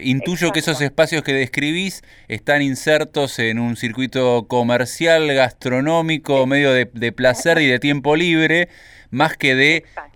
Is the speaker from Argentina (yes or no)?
yes; Buenos Aires, Argentina; also born or lived in Madrid; la adopté cuando regresé a Buenos Aires. Y después de haber sido un emigrante, y cuando me volví un repatriado, valoré mi ciudad de origen, Buenos Aires